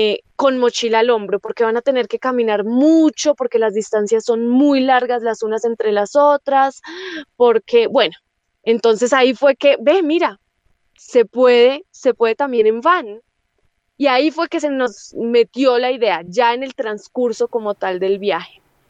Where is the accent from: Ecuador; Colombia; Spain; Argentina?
Colombia; moved away; cuando salí de Colombia